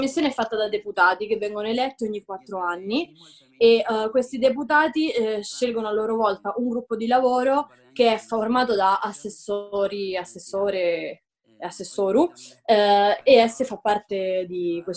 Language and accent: Italian; Ostia, Lazio, Italy; sono originaria di Ostia. Sono fondamentalmente una viaggiatrice e son tornata nel mio territorio dopo tantissimi anni di assenza